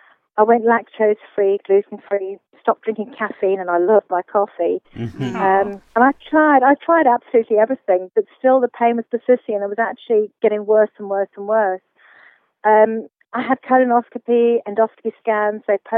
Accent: Portugal; also born or lived in Zimbabwe; I grew up mainly in Portugal. I grew up in Zimbabwe and Southern Africa.

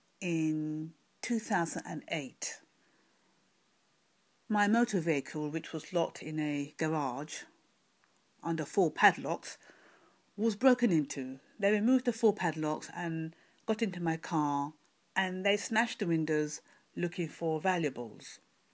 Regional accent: London, United Kingdom; from London, UK.

